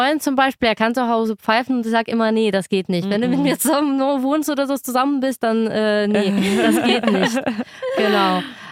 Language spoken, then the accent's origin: German; Eastern Ukraine, Ukraine; German is a second language; Und ich komme ja aus Ostukraine